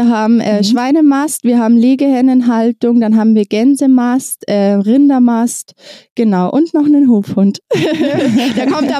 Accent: Bavaria, Germany; Ich komme aus der Nähe von München, westlich von München

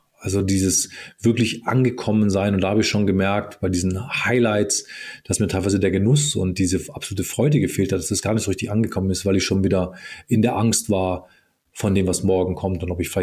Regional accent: Villingen-Schwenningen, Baden-Württemberg, Germany; Ich komme aus einer Hockeytown, aus Villingen-Schwenningen

